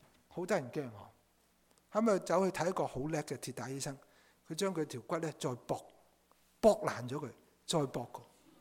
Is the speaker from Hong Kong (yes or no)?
yes; Hong Kong; 我们香港人所说的